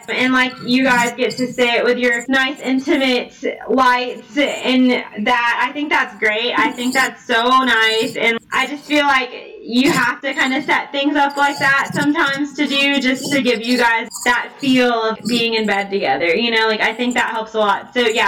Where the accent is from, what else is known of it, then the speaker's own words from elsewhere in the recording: Texas, United States; I'm from Texas, and they have these candles.